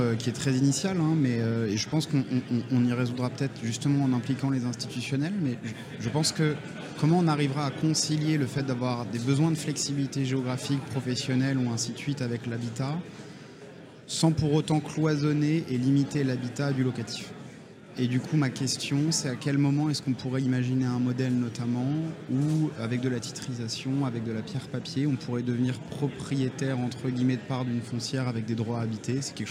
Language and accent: French; Grand Est, France; moi, je viens d'une région transfrontalière. Hein. J'ai grandi en Moselle, à la frontière du Luxembourg.